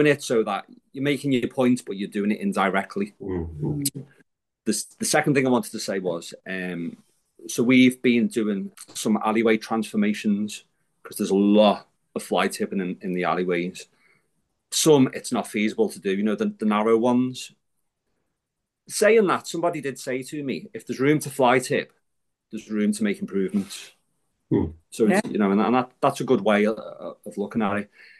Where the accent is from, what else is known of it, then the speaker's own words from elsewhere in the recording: Bootle, North West England, United Kingdom; from Bootle and I want to help you.